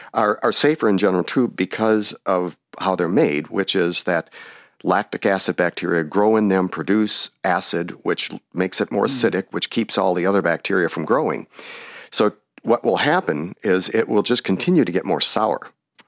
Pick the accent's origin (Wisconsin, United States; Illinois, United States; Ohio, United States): Wisconsin, United States; I grew up in Wisconsin. I was used to eating rancid butter my whole life and never knew it until I went to college